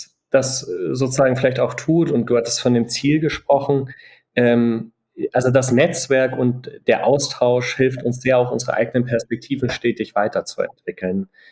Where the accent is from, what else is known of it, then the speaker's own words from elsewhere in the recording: Bavaria, Germany; ich bin auch in Mittelfranken im Umfeld aufgewachsen, in dem schon auch eher klassischere Rollenverständnisse präsent waren, sowohl bei Frauen als auch bei Männern.